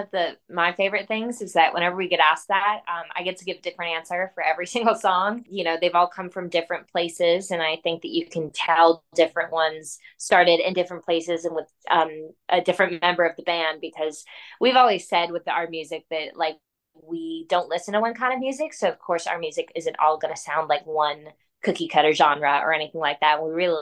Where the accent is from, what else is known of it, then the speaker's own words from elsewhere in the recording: Seattle, Washington, United States; now in Nashville, United States; I'm from Seattle. I went to Tulane and then made my way up to Nashville.